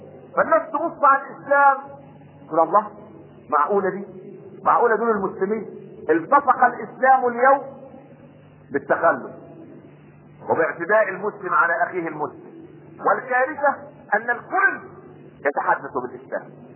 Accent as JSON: {"language": "Arabic", "country": "Egypt", "said": "احنا كمصريين"}